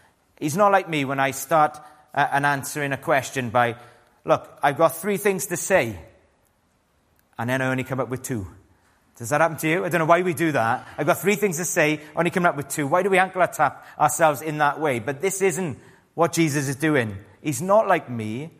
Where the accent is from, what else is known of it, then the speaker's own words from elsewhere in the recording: Wales, United Kingdom; And being Welsh, we're very nosy.